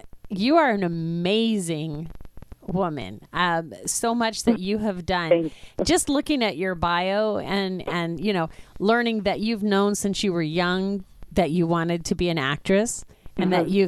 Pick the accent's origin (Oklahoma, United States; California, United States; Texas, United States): California, United States; San Diego; Well, I am from San Diego, and it is a border town, and it is in the south.